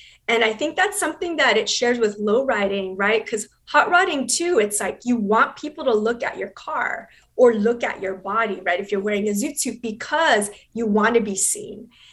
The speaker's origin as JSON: {"language": "English", "town": "La Puente", "region": "California", "country": "United States", "tie": "born or raised there", "said": "I grew up in La Puente, and so lowriding was really big in La Puente. My family did not come from lowriders. My family roots are actually East Los Angeles and Lincoln Heights."}